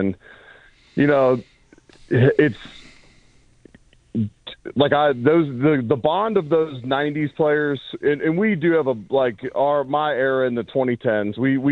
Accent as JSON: {"language": "English", "town": "Cincinnati", "region": "Ohio", "country": "United States", "tie": "born or raised there", "said": "growing up in Cincinnati, we went from Old Riverfront Stadium to Paul Brown with the Bengals"}